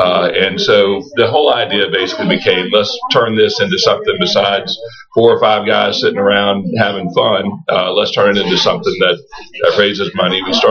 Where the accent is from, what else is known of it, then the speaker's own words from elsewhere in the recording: Kentucky, United States; growing up in Central Kentucky and being someone who's listened to your show since I was this tall